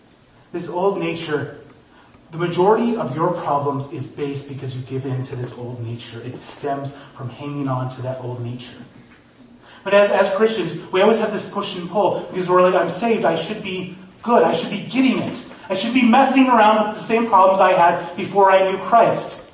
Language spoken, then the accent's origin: English; North Dakota, United States; I was like from North Dakota, so I'm like, oh.